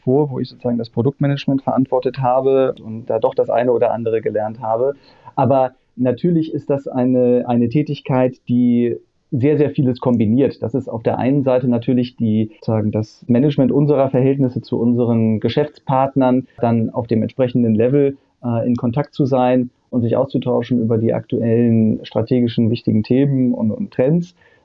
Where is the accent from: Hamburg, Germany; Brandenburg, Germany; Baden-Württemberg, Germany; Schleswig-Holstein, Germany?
Hamburg, Germany; born there; bin gebürtiger Hamburger.